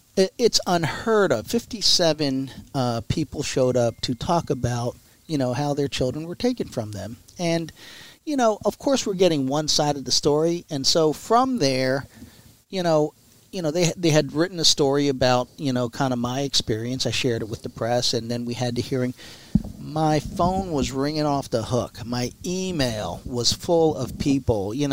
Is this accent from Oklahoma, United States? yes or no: no; Philadelphia, Pennsylvania, United States; I'm from Southwest Philly. We don't do hockey, right?